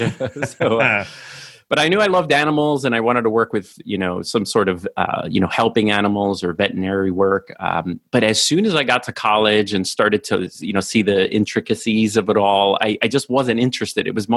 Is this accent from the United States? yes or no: yes; Hoboken, New Jersey, United States; born there; I was born in Hoboken, New Jersey.